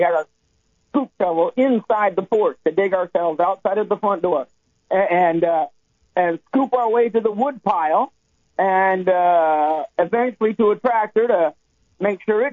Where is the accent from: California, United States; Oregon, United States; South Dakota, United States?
South Dakota, United States; moved away; I have relocated. I was from South Dakota.